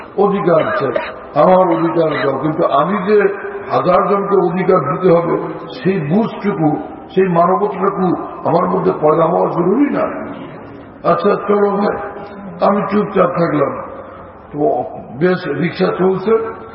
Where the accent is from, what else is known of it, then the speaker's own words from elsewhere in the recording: Lalmohan, Barisal Division, Bangladesh; তো আমার নিজের এলাকা লালমোহন যাব